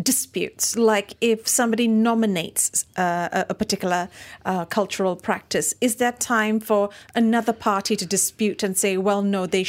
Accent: Malaysia; But, you know, as a Malaysian broadcaster, we should be highlighting the Malaysian version of Silat.

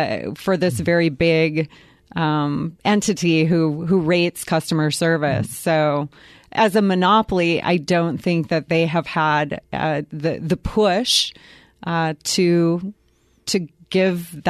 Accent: Minneapolis, Minnesota, United States; now in Arizona, United States; I mean, I come from Minneapolis originally.

